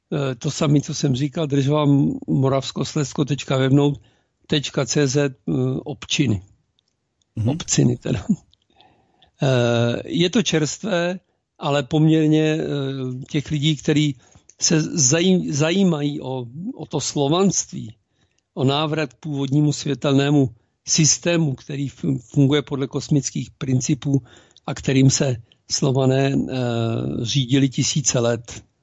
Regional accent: Prague, Czechia; jsem z Prahy

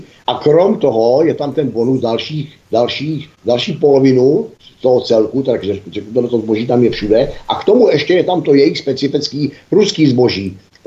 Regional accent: Mělník, Central Bohemian Region, Czechia; ví se o mě všeobecně, že jsem z Mělníka

